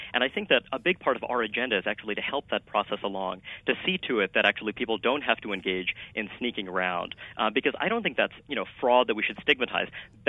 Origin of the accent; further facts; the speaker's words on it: Brooklyn, New York, United States; like my folks and the kind of people that I grew up with in Brooklyn